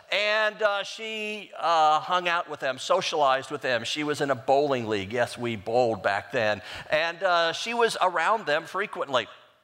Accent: St. Louis, Missouri, United States; See, because we came from St. Louis where you don't have accents. We just have a good old American accent, right? I lived off of 44.

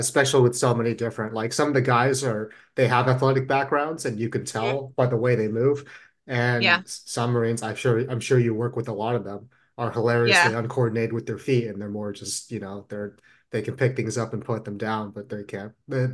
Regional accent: California, United States; So I'm also a California kid

